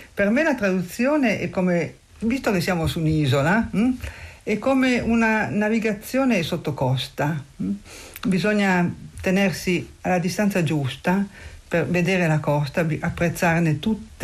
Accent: Turin, Piedmont, Italy; born there; Io sono nata a Torino nel 1946 da genitori siciliani.

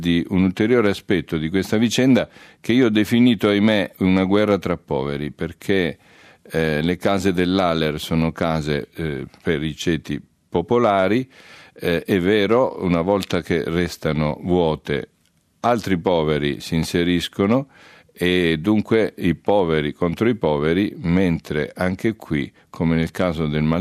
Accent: Apulia, Italy; Io sono pugliese, salentino

